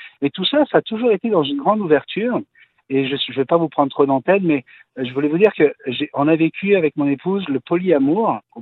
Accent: Tahiti, French Polynesia; now in Canada; je viens de Tahiti, Polynésie française. Ça fait 10 ans que je suis au Québec

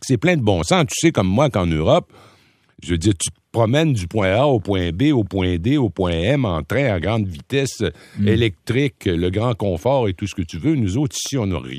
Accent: Rimouski, Quebec, Canada; il faut savoir que je suis de Rimouski

